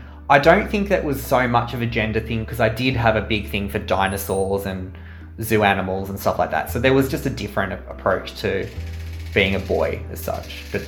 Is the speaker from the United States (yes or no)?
no; Sydney, New South Wales, Australia; I was born and raised in Sydney. So very privileged in that sense. Grew up in the southeastern suburbs. My sort of like the Maroubra, Kingsford sort of area.